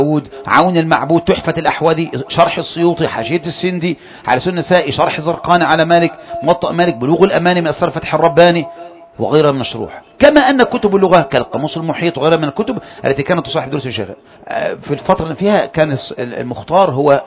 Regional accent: Egypt; accent: Egyptian

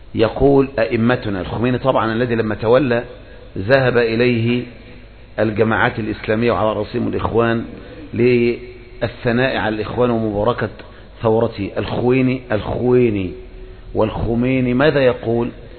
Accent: Egypt

